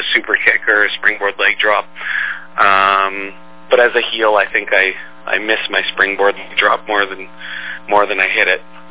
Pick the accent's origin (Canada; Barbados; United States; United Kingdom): Canada; I do take pride though in being Canadian, and the fact that Canada has contributed a lot of amazing wrestlers, to the industry.